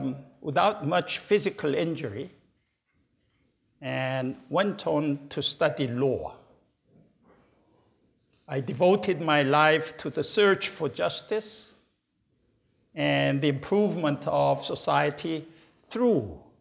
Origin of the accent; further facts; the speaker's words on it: South Korea; 64 years ago, an armed conflict broke out in my home country, Korea. I was 9 years old boy at that time, too young to be mobilized, but old enough to realize the horrors of the war.